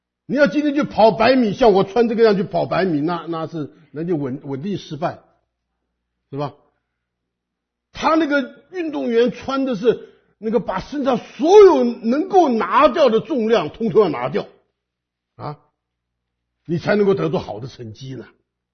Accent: China; 我们中国人很喜欢搞盆景啊，日本人更喜欢搞盆景啊。

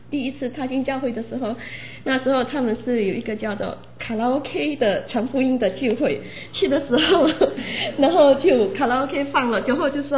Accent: Malaysia; 我是从马来西亚来的，然后我家是拜佛的背景，可以说拜佛拜神的背景非常非常非常的强烈，那我从小就是在这种环境长大的

